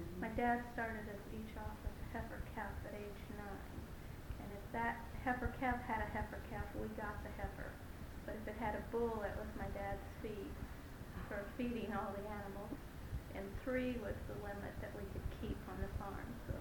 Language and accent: English; Clinton, Missouri, United States; born there; I was born in Clinton, Missouri, which is about 60 miles south of Kansas City on a farm. My father raises registered Angus cattle.